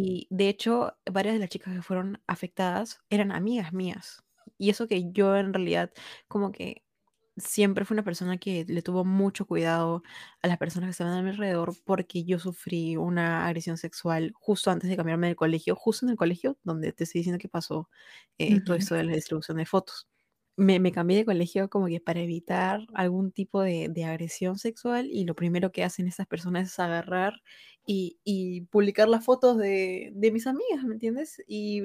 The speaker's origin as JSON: {"language": "Spanish", "country": "Peru", "said": "tengo 22 años, soy de Perú, como había mencionado anteriormente."}